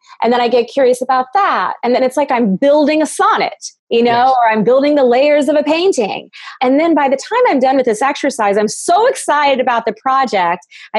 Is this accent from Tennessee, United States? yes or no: no; Kentucky, United States; moved away; also born or lived in New York / California; Yeah. Yes. And I moved from Kentucky to New York, back to Kentucky, out to California.